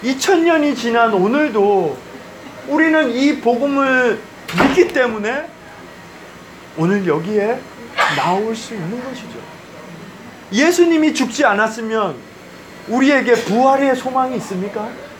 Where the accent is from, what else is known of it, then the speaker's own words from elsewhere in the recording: South Korea; now in United States; 물론 제가 한국인이니까 한국인에게 먼저